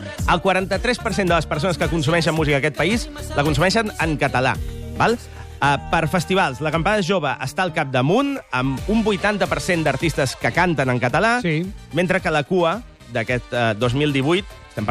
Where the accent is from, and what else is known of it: Catalonia, Spain